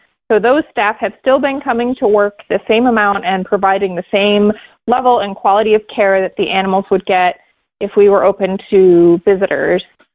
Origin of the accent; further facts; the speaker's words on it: New York, United States; I grew up back east in New York State